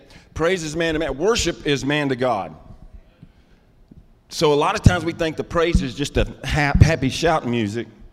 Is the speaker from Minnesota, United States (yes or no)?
no; Texas, United States; I did come by way of Placentia, but I'm from Texas. And so the difference between me and Pastor David is he says Ewens, and we say y'all.